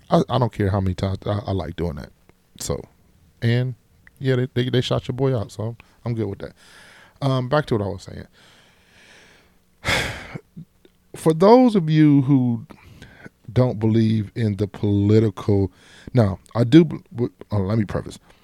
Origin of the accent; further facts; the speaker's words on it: Ohio, United States; So I am from Ohio, so Ohio doesn't have a team.